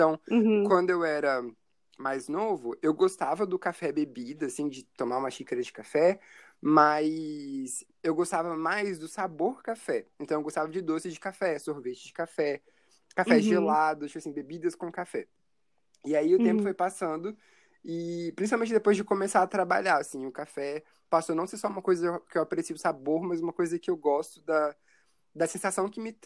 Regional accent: Campinas, São Paulo, Brazil; born there; now in Vila Velha, Brazil; eu moro em Vila Velha, mas por um acidente geográfico, eu não nasci aqui. Eu nasci em Campinas, interior de São Paulo. Eu nunca morei lá

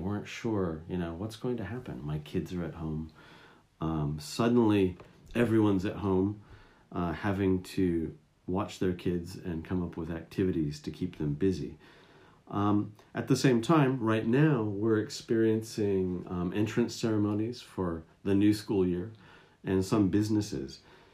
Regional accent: United States; now in Japan; being an American, it makes me think about my daily habits when I was living in the States and maybe some things that have improved since I've lived in Japan

